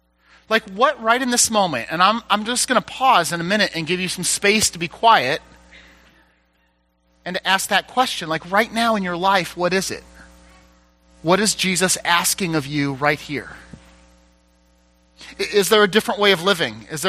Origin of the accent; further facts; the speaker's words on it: Peoria, Illinois, United States; I'm from Peoria. I grew up in a Baptist church in rural Peoria. This is my home.